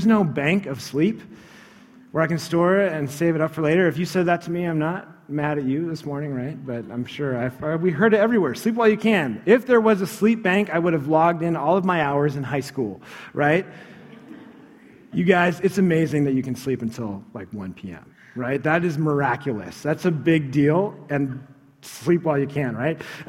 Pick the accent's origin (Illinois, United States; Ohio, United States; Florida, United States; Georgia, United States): Illinois, United States; Chicago; When I grew up in Chicago, we were in the Central Standard Time Zone.